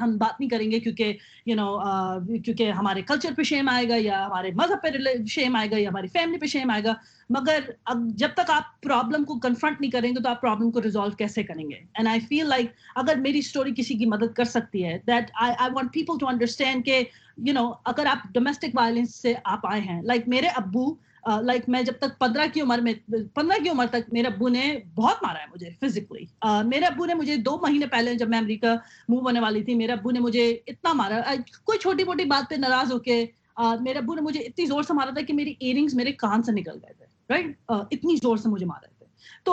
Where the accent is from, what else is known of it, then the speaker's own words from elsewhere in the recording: Karachi, Sindh, Pakistan; میں کراچی میں پلی بڑی ہوئی